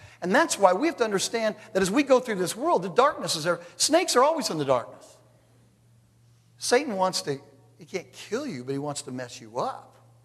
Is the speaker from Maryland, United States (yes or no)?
no; California, United States; You know, I'm from California. We've killed everything.